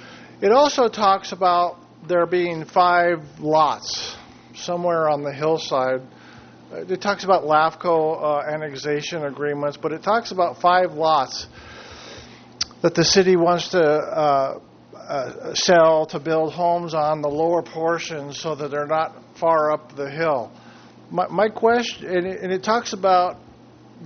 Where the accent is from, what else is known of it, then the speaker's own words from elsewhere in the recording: Morro Bay, California, United States; from Morro Bay.